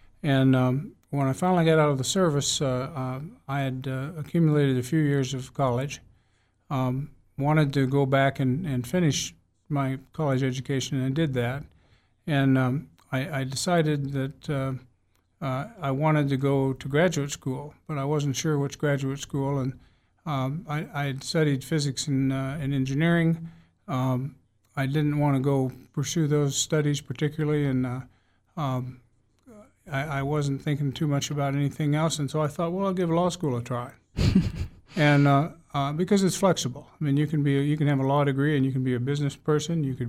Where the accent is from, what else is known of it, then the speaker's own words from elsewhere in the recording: Topeka, Kansas, United States; also born or lived in Oregon; I was raised in Topeka, Kansas, by a single mom. My parents never got married, which was a big deal back in the 40s. We moved back from Oregon, where I was born, to Topeka and lived with my grandmother